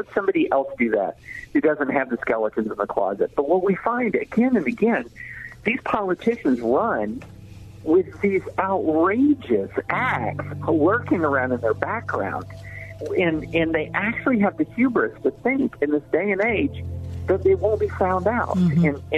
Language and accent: English; the South, United States; I grew up in the 80s. I grew up in the South in the 80s.